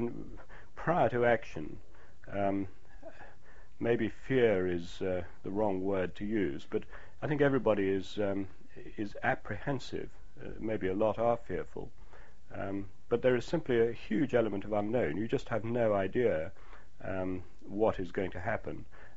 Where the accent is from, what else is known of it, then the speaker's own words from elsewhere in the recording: Leamington Spa, West Midlands, United Kingdom; also born or lived in London / Solihull; And then I grew up in Warwickshire for the first 15 or 18 years of my life.